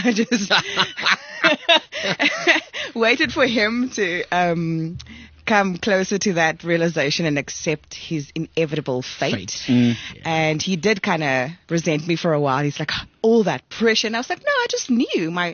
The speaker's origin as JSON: {"language": "English", "country": "South Africa", "first_language": "Afrikaans", "second_language": "English", "said": "And like obviously Afrikaans is my mother tongue, right? So I watched my mom once when I went home."}